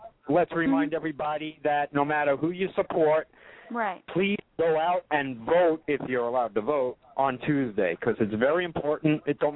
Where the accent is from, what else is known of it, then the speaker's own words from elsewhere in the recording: New York, United States; It's a little personal to me because that's my hometown right there, New York.